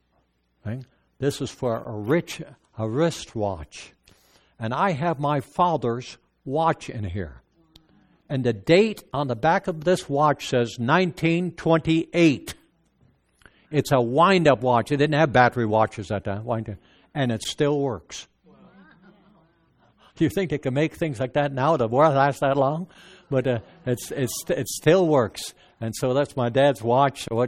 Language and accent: English; Apeldoorn, Gelderland, Netherlands; English is a second language; now in North America; I was born in Holland. In Apeldoorn, Holland. Right in the middle of the country. And we lived there. When we came over to North America, we knew no English at all.